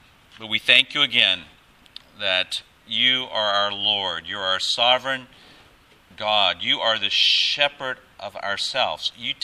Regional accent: United States; moved away; nothing compared to some of the violence in my home country, the USA.

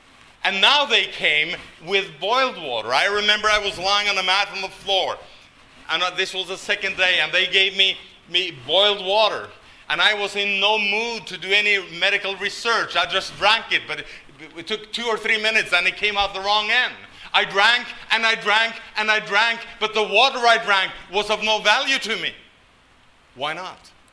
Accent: Norway; I was born and raised in Norway

